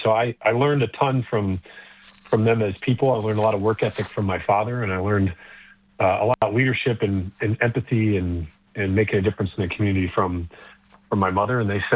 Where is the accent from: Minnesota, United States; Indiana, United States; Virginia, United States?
Virginia, United States; Lynchburg; I am the proud son of … who were both graduates of Notre Dame, as were their parents, their fathers. And so we grew up in Lynchburg.